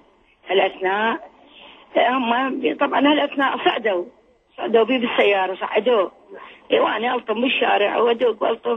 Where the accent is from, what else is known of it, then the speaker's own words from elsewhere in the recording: Baghdad, Baghdad Governorate, Iraq; moved away; والله غادرنا العراق، طلعنا من بغداد